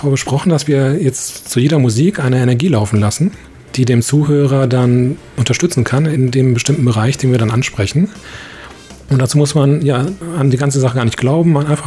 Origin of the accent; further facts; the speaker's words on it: Germany; ich komme aus Deutschland und ich beschäftige mich mit spiritueller Heilung